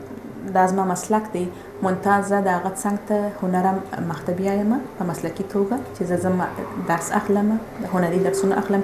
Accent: Afghanistan; first language Pashto; moved away; زه افغانه یم، پښتو ژبه زما مورنۍ ژبه ده

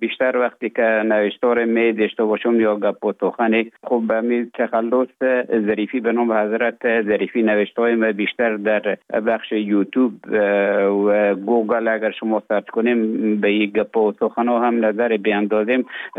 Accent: Afghanistan; moved away as an adult; also born or lived in Russia; now in Finland; تا زمانی که ببخشن طالبو آمدن من در افغانستان بودم. بعد از ای که از افغانستان طالبو آمدن به اوج گذاره ما کمک مشکل بود و آمدم به طرف های روسیه و از روسیه آمدم به ایجه بفنلان.

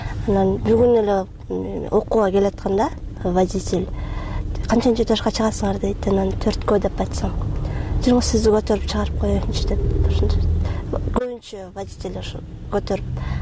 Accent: Bishkek, Kyrgyzstan; 23 жаштамын. Бишкек шаарында туруп өскөм.

